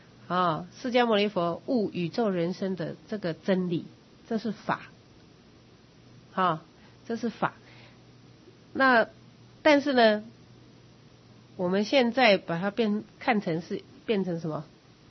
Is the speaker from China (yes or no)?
yes; China; 我们中国人为什么认为啊说佛说法49年